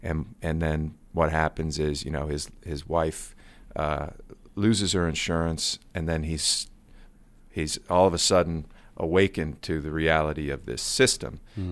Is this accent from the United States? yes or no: yes; Ohio, United States; Because I'm from Ohio, and the character is from southeastern Ohio.